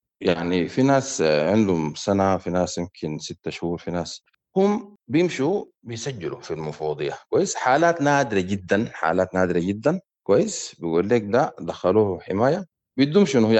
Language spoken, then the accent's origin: Arabic; Sudan; now in Libya; أنا جدا من السودان